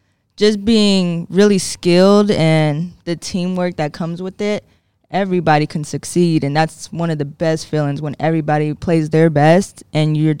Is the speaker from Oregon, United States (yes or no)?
no; Austin, Texas, United States; born there; I'm from Austin, Texas, originally born. Not really raised, but born. And I'm back there now.